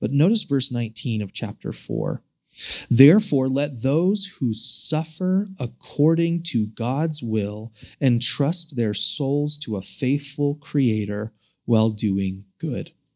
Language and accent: English; United States; I don't like suffering, especially as an American, because here's what I'm told as an American.